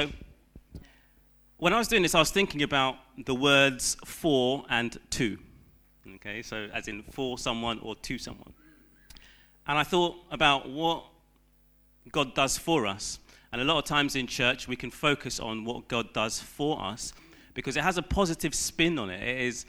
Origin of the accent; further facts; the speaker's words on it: Ghana; the closest thing I can liken it to is growing up in Ghana, I remember my nan making fufu.